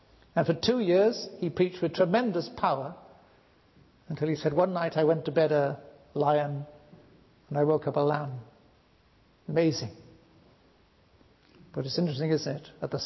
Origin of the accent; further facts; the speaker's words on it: Wales, United Kingdom; I come from Wales, and every time we say 1858-59, there's an automatic thing that comes to mind: revival.